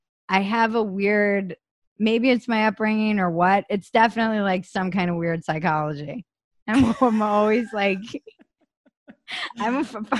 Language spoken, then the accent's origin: English; Midwest, United States; Look, I grew up in the Midwest.